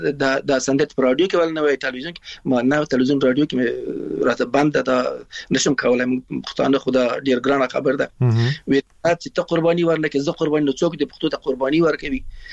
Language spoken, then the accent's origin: Pashto; Afghanistan; moved away as an adult; موږ شو ویل چې موږ د افغانستان راغلی یو، نو ایران راغلی مو